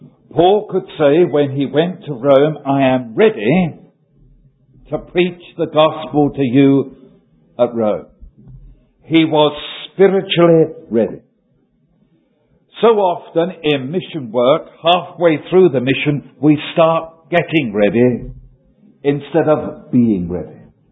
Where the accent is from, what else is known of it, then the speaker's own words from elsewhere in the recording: London, United Kingdom; So you can imagine, being a Cockney, I raised my eyebrows when I read that.